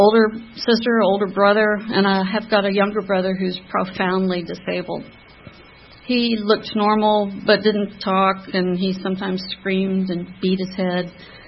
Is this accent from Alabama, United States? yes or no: yes; Birmingham, Alabama, United States; born there; I was born in Birmingham, Alabama.